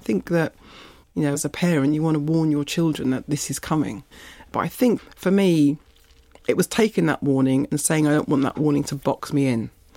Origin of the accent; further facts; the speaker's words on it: London, United Kingdom; I was brought up in East London, Walthamstow and Leytonstone